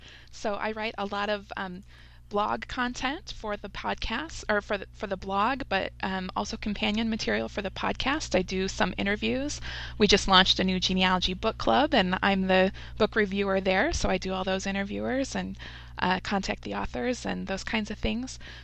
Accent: Cleveland, Ohio, United States; also born or lived in Chicago area, Illinois; the east side of Cleveland in Ohio, right on the shores of Lake Erie, right on the border with Canada. I was raised here and in the Chicago area in Illinois.

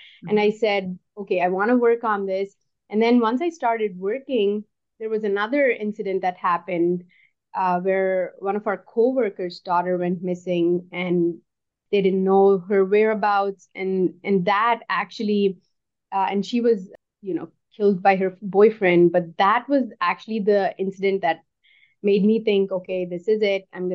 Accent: India; moved away as an adult; Growing up in India, that was something that comes from the culture.

